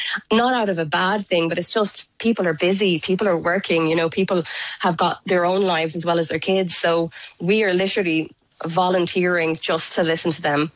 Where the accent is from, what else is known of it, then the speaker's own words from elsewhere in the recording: Tipperary, Ireland; I'm from Tipperary and I didn't know about it.